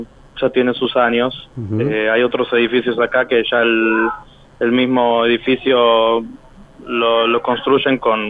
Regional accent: Buenos Aires, Argentina; now in Ashkelon, Israel; yo llegué de Buenos Aires, del barrio de Floresta. Yo hace 5 años y medio que estoy acá en Israel. Uh-huh. Viví en Jerusalén, me casé hace más o menos 9 meses, y bueno, ahora vivo acá.

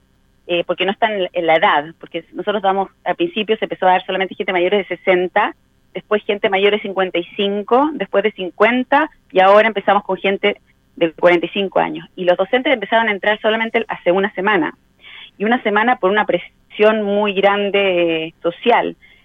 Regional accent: Chile; now in Israel; Bueno, soy chilena.

